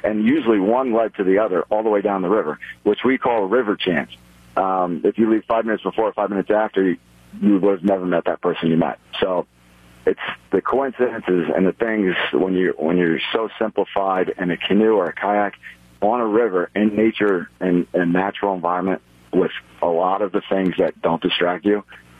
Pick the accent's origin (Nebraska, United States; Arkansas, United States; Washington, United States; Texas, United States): Nebraska, United States; Omaha; But I lived on Kansas Chef Boyardee, which was made in my hometown of Omaha, and lost 80 pounds.